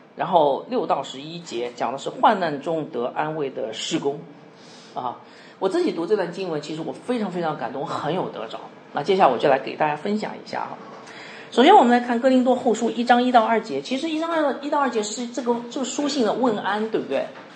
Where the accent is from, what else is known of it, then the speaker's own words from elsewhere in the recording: Shenzhen, Guangdong, China; now in Guangzhou, China; 现在是我们这里是广州，就我从深圳来啊